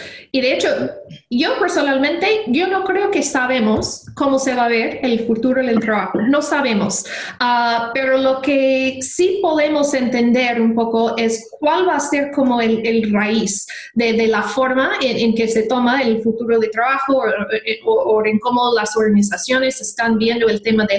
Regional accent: Kansas City, Missouri, United States; born there; first language English; Spanish is a second language; nací aquí en Kansas City, no sabía nada de español, ni en mi vida había escuchado otro idioma que no era inglés.

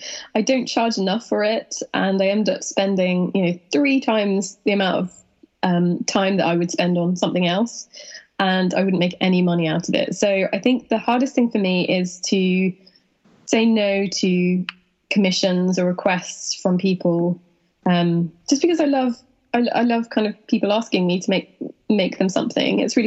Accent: South West England, United Kingdom; I'm originally from Devon.

